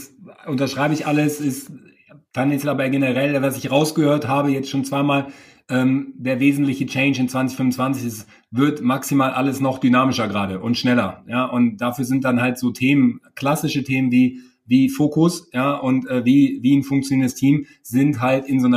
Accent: Cologne, North Rhine-Westphalia, Germany; Ich komme ja aus der Region, aber Köln ist auf jeden Fall auch jetzt aus einer B2B-SaaS-Perspektive langsam immer mehr eine Reise wert

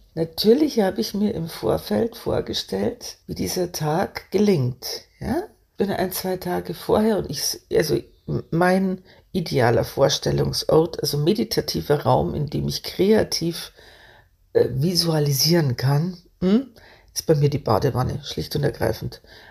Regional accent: Bavaria, Germany; Bei uns in Bayern

